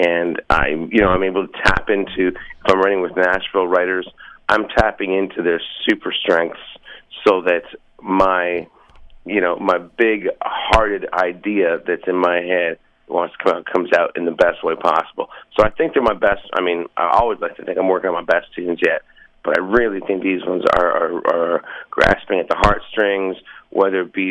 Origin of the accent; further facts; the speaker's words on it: St. Catharines, Ontario, Canada; I grew up in St. Catharines, Ontario, which is southern Ontario. I've got a big family. My mother's a devout Christian. My father's a devout preacher in the congregation.